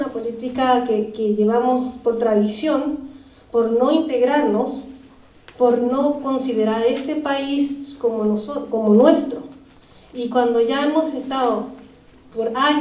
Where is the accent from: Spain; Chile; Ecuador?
Chile; also born or lived in Argentina; now in Sweden; Yo soy original de Chile, he vivido en Argentina y represento a los latinoamericanos, no solamente a la colonia chilena.